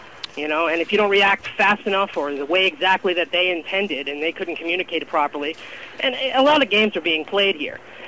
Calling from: New York, United States; I'm calling from Suffolk County, New York.

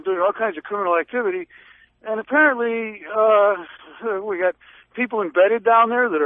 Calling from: Westbrook, United States; from Westbrook.

